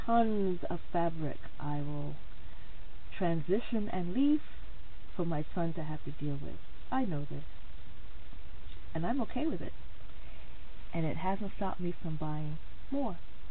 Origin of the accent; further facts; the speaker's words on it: Jamaica; I'm Jamaican. These are my colors, my country's colors.